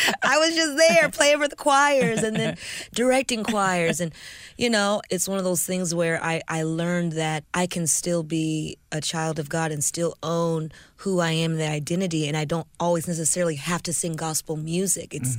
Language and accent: English; Bakersfield, California, United States; also born or lived in Huntsville, United States; I grew up in a little town, Bakersfield, California. It's a couple hours north of Los Angeles.